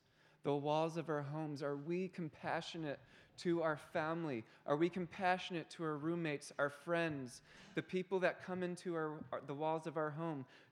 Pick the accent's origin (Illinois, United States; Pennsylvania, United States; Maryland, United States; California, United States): Maryland, United States; Baltimore; My hometown is Baltimore City, Maryland, and we went through a very difficult church division.